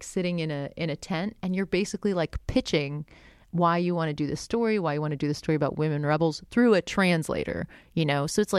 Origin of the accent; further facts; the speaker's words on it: Florida, United States; I grew up in South Florida